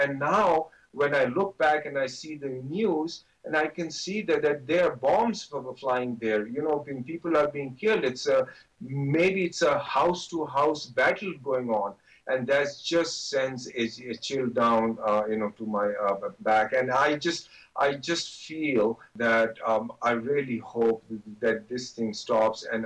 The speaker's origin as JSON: {"language": "English", "country": "Pakistan", "tie": "born or raised there", "said": "When I was growing up in Pakistan in the 60s and in the 70s, that was the place where most of the elite of Pakistan used to go at that time."}